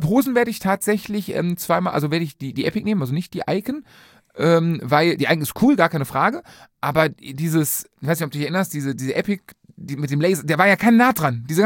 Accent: Rhineland, Germany; Ich komme aus dem Rheinland direkt.

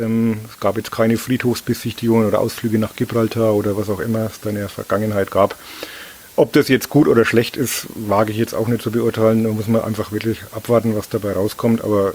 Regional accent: Bavaria, Germany; Also ich bin ja aus Oberfranken und da sagt man einen Butter.

